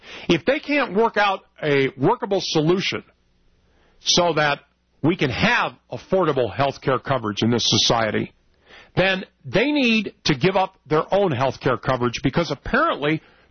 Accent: Broomfield, Colorado, United States; I grew up in Broomfield. I work here and still live here

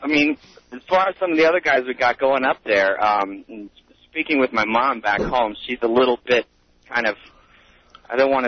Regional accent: North Carolina, United States; I hail from North Carolina, so I'm a little bit familiar with Edwards, but I'm not necessarily a fan of anybody.

